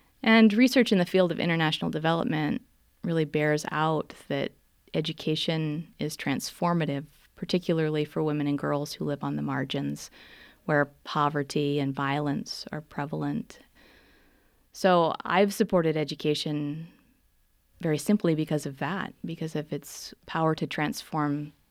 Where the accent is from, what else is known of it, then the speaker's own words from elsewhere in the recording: Montana, United States; Montana will always be one of my homes, but home is many places for me. And there are some things about being American. Of course, it's comfortable here.